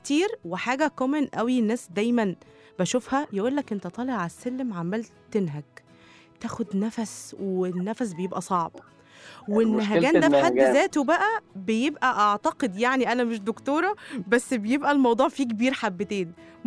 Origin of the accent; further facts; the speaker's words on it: Egypt; حاجه كومنت بتحصل لكل الناس وبالذات احنا كمصريين